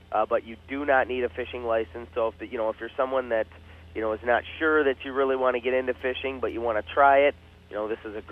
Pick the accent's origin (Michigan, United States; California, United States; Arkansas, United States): Michigan, United States; Detroit; I grew up in the Detroit area, so obviously Lake St. Clair was always a great place to ice fish